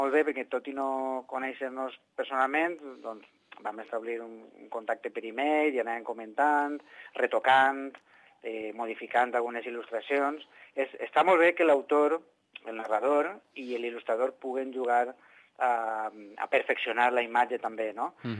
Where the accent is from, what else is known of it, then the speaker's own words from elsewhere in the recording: Valencia, Valencian Community, Spain; jo, efectivament, soc de València